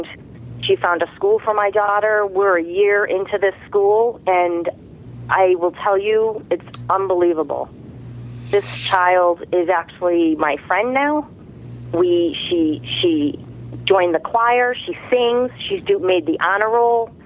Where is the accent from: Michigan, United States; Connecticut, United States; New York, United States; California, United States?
Connecticut, United States; I'm from Connecticut, and I have a daughter who is 15 years old.